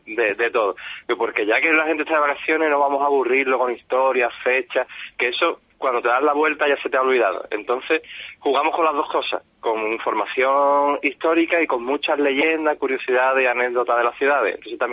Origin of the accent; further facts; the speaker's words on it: Seville, Andalusia, Spain; todos los guías que formamos el equipo de Feel the City somos gente local de Sevilla